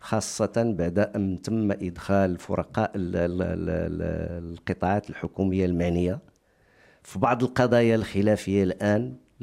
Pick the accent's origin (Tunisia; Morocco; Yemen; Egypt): Morocco; أنا مواطن مغربي، انا قريت في المدرسه العموميه